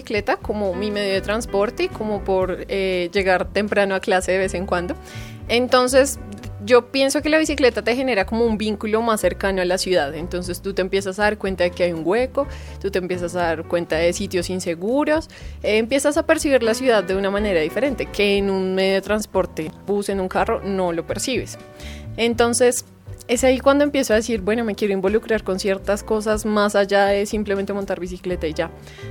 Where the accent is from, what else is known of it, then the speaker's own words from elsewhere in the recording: Bogotá, Bogotá Capital District, Colombia; No, pues bueno, yo soy de Bogotá, pero mi familia es santandereana, toda mi familia.